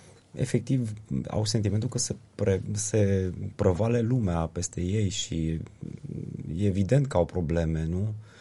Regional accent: Transylvania, Romania; Eu am crescut în Ardeal, nemți, unguri, romi, diversitatea asta m-a pasionat.

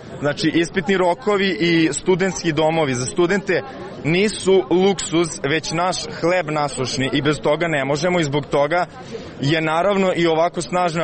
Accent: Belgrade, Serbia; Ja sam konkretno student iz Beograda, nisam u domu, ne živim sad u domu

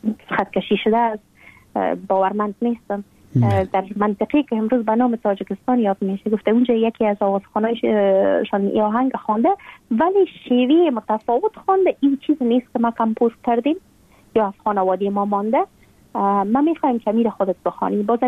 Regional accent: Afghanistan; ما خب شمالی هستیم.

